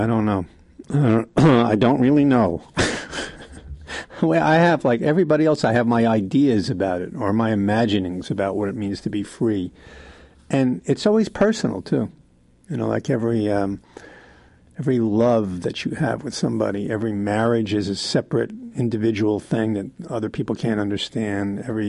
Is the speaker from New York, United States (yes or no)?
yes; New York, United States; back into my childhood about my experiences with Christmas and with Catholics and Jews and the way I grew up in New York.